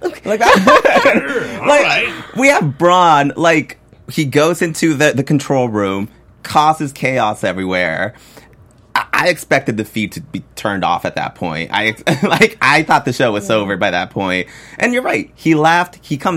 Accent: Texas, United States; I'm from Texas. They do love guns there.

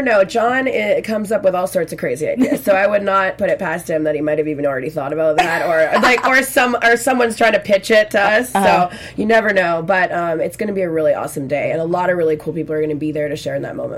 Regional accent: Victoria, British Columbia, Canada; first language French; We're from the West Coast. So we're from Victoria.

